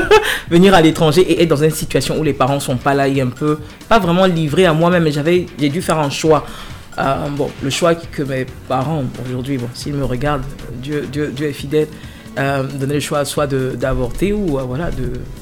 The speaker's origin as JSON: {"language": "French", "country": "Côte d’Ivoire", "moved": "yes", "said": "j'étais à Londres comme tout le monde. J'ai quitté la Côte d'Ivoire quoi, il y a 23 ans, 2002. On a eu la chance, on est rentré en août et puis après la guerre a explosé, on est resté ici."}